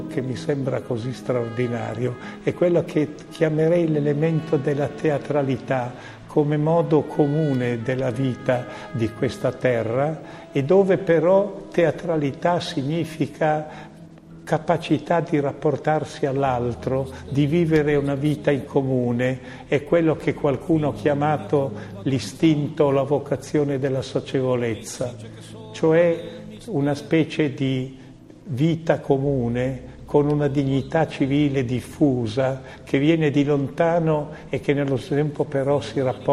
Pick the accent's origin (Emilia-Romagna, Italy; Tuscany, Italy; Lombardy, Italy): Emilia-Romagna, Italy; La cosa che mi colpisce di più e nella quale mi riconosco di più come emiliano è questa straordinaria varietà di situazioni e di storie